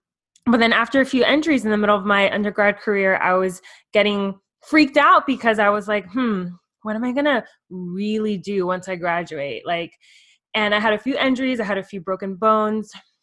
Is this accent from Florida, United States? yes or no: yes; Miami, Florida, United States; I'm from Miami, Florida.